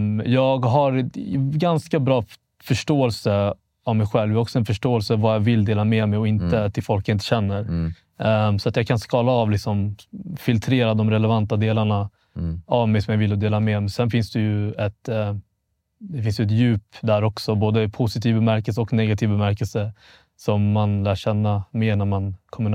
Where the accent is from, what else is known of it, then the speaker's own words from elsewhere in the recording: Vallentuna, Stockholm County, Sweden; Så att, jag är 28 år gammal, född 95. Jag är född och uppvuxen i Vallentuna, norr om Stockholm. Mm. Väldigt mycket norr. Lite bondesamhälle. Mm. Hade en väldigt svensk uppväxt. Du vet, jag har mamma från Etiopien, pappa är Eritrea.